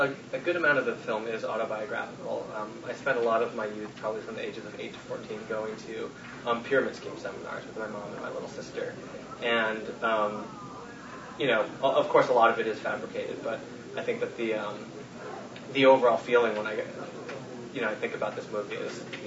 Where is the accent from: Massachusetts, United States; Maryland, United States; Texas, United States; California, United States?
Massachusetts, United States; Boston; I grew up in Boston